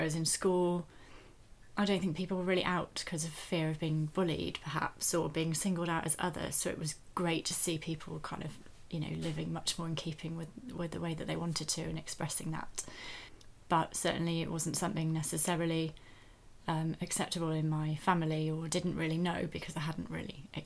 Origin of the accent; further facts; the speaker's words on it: Wales, United Kingdom; Yes, yeah, I grew up in West Wales near the sea, so that was lovely.